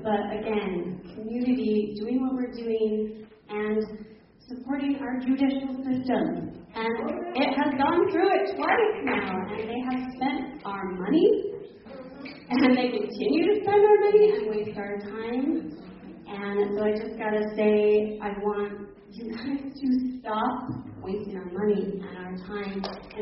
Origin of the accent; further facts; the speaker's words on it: Hazel, United States; I'm from Hazel.